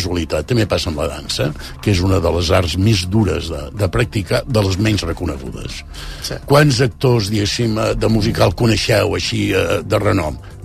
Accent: Girona, Catalonia, Spain; Bueno, sóc de Girona, pensa això, eh.

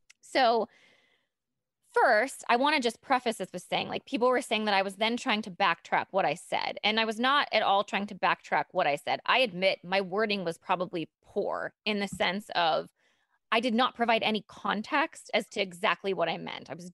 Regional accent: Appalachia, United States; I was from a very low income, I mean, barely middle class area. Okay. I'm from the Appalachia. I got a scholarship for living in the area.

